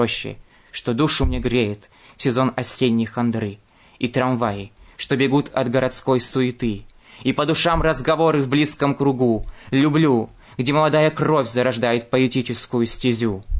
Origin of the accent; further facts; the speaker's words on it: Kazakhstan; now in Yekaterinburg, Russia; потому что я сам приехал из Казахстана, из маленького города. Приехал сюда, в Екатеринбург, почти 2 года назад, так сказать.